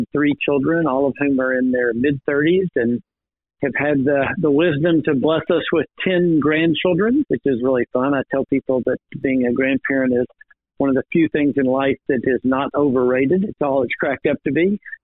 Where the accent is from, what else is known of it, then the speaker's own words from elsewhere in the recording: Knoxville, Tennessee, United States; I grew up in Knoxville. I had a brother and sister.